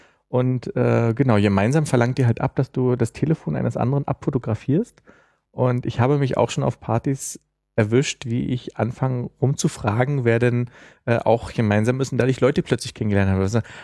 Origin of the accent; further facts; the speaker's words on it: Berlin, Germany; Ich mich auch als Berliner.